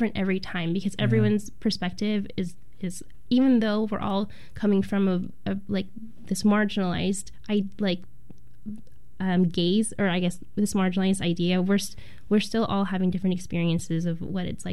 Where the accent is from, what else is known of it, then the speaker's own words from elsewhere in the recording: California, United States; And the thing is, I'm from California, so I don't want to be part of the problem.